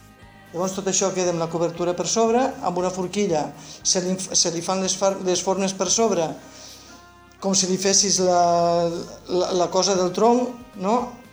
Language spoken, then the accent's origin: Catalan; Les Borges Blanques, Catalonia, Spain; also born or lived in Barcelona; sóc filla de Borges Blanques, he viscut molts anys a Barcelona, però al final doncs, tornes cap al poble, no? M'encanta el meu poble.